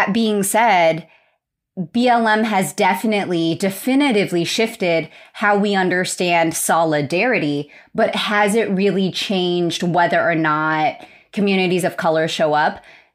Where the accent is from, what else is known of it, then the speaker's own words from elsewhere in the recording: California, United States; I'm in the Bay Area, and a lot of my research and a lot of my movement work is with people here in my hometown.